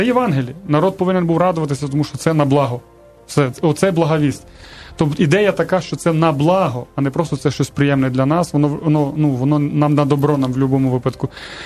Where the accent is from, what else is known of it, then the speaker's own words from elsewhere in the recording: Zakarpattia Oblast, Ukraine; Я сам народився на Закарпатті в традиційному релігійному середовищі